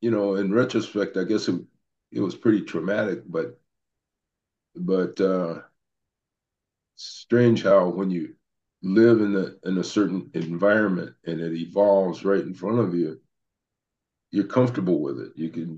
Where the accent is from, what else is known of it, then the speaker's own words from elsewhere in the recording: Los Angeles, California, United States; Yeah, I grew up in South Central Los Angeles, kind of between for people that don't know, it's kind of between the far south end of the Los Angeles city limits and then what became LA County, a small area called now it's called Athens.